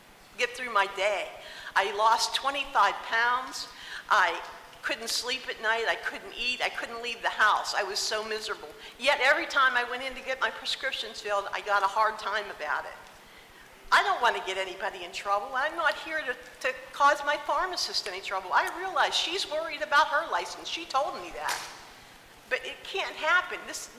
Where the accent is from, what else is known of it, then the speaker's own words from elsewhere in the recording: Clermont, Florida, United States; I'm from Claremont, Florida